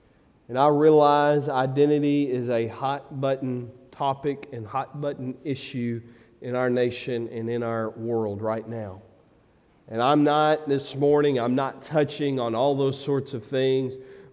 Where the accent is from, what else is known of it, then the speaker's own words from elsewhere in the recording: United States; I'm an American through and through. I thank God for our country.